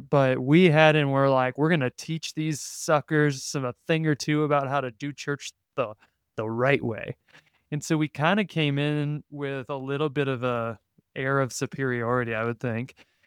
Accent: Texas, United States; moved away; I told you I came from Texas to Princeton University

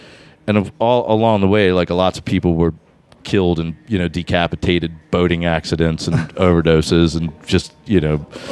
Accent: Baltimore, Maryland, United States; born there; I was born in Baltimore, Johns Hopkins.

